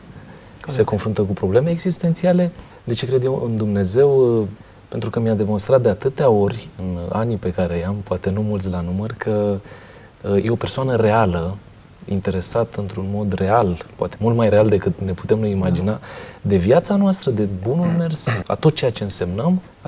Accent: Slatina, Olt County, Romania; born there; now in Drobeta-Turnu Severin, Romania; Eu m-am născut în Slatina, un oraș pe Valea Oltului. Sunt pastor din anul 2007 și sunt pastor în Drobeta Turnu Severin actualmente.

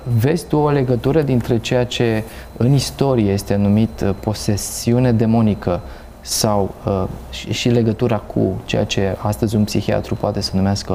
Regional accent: Baia Mare, Maramureș County, Romania; am copilărit în Baia Mare

